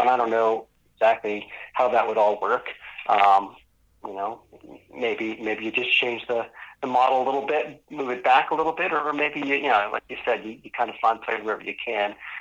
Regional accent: Massachusetts, United States; I grew up in Massachusetts. You know, we had Fenway Park there

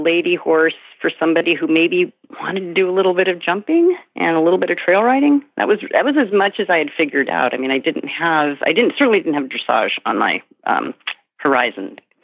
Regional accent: Santa Monica, California, United States; where I grew up in Santa Monica, California, and had access to Will Rogers State Park

